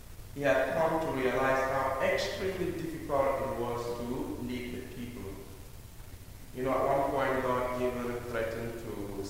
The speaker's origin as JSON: {"language": "English", "country": "Cameroon", "tie": "born or raised there", "second_language": "English", "said": "growing up in Cameroon, we're not used to those rides and all those things."}